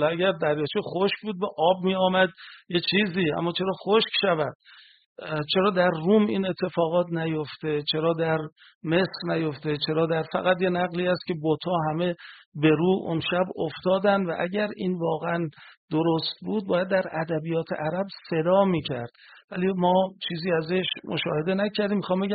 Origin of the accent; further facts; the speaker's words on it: Iran; برای ما که ایرانی هستیم خیلی جالب نباشه.